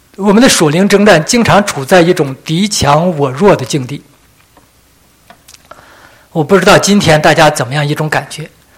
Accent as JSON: {"language": "Chinese", "country": "China", "said": "这都是我们中国人善用的"}